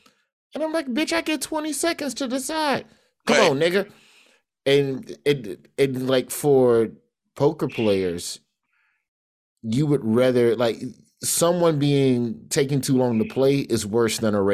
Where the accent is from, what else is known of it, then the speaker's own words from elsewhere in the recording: Birmingham, Alabama, United States; I'm from Birmingham.